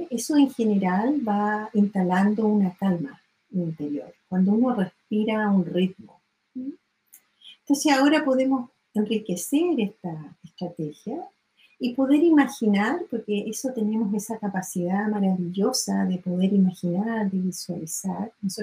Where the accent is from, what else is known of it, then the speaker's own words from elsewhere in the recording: Boca de Rapel, O'Higgins, Chile; Yo en mi niñez, adolescencia, estuve en la Boca de Rapel por muchos años, cerca de Matanza, y ahí sí que hay viento.